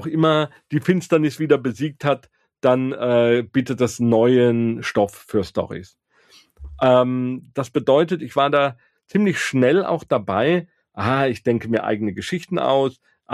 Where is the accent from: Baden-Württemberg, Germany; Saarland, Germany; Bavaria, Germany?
Baden-Württemberg, Germany; Karlsruhe; in Karlsruhe, wo ich herkomme, meine Heimatstadt, ist ja eine Studentenstadt.